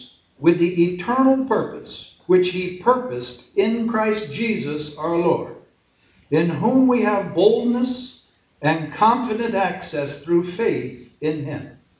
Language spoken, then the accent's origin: English; New York, United States; I come from New York.